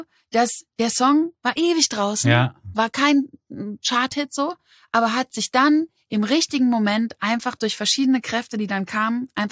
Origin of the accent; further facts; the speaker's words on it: Berlin, Germany; also born or lived in Mannheim; so bin ich eben mit 11 in Berlin gelandet und hier groß geworden. Genau, in Mannheim geboren.